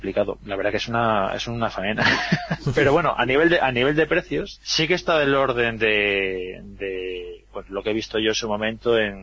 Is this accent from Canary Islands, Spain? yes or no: no; Vigo, Galicia, Spain; now in Madrid, Spain; No, yo estoy en Madrid, no estoy en Vigo. Bueno, soy de Vigo, pero no vivo allí.